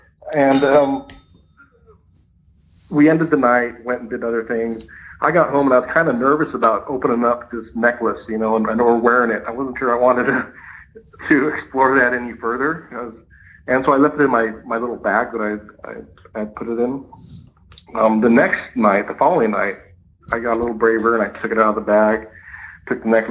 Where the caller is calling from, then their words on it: Moses Lake, Washington, United States; Hey, Tony … from Moses Lake, Washington.